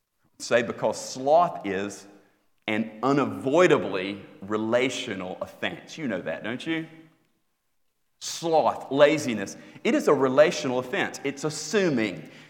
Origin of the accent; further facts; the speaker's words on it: Florida, United States; now in Iowa, United States; I grew up in Florida. I'd never endured that kind of bitter cold.